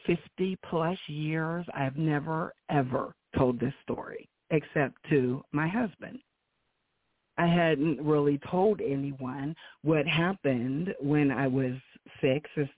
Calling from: Wilmington, Delaware, United States; also born or lived in Charlotte, North Carolina; I'm calling from Wilmington, Delaware.

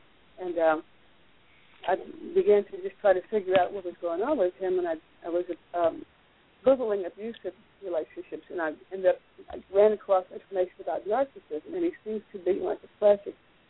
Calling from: Hawaii, United States; I'm calling from Hawaii.

